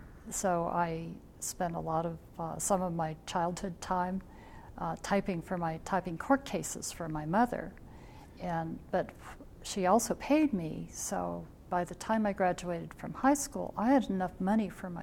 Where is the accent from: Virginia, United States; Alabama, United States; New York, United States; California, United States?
Virginia, United States; Yeah, I grew up in Virginia, and I'm the oldest of 10 kids.